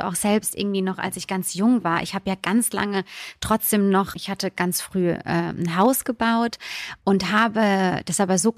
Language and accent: German; Bürstadt, Hesse, Germany; ich bin da sehr ländlich unterwegs und ich komme vom Land aus der Nähe von Mannheim. Bürstadt heißt der Ort. Ja, und muss ganz ehrlich sagen, dass ich einfach ein Landmädchen bin.